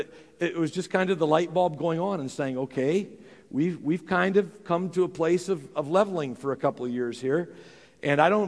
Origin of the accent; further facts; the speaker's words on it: Archbold, Ohio, United States; at my home church where I grew up back in Archbold, Ohio.